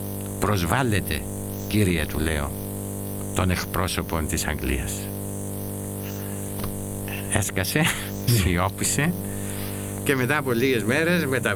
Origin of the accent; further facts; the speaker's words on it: Greece; Οπότε απάντησα, ναι, είμαι Έλληνας. Και σαν Έλληνας θέλω την ελευθερία της πατρίδας μου.